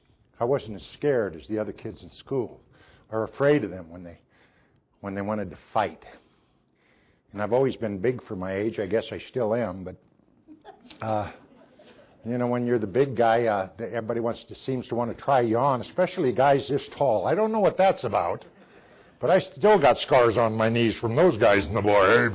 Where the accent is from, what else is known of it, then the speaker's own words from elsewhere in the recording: Davenport, Iowa, United States; I was raised in Davenport, Iowa, but I drank for some other reasons too.